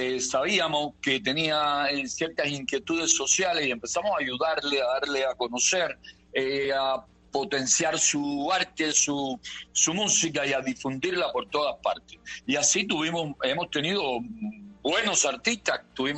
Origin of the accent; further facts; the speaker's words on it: Cuba; afectado somos todos los cubanos